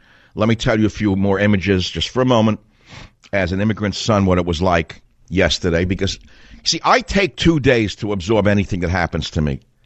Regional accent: New York, United States; I come from New York. I know what loser communists look like, sound like, walk like, talk like.

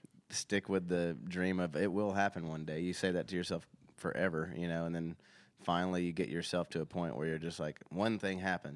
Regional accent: Nashville, Tennessee, United States; I grew up in Nashville. I was around country music my whole life, you know.

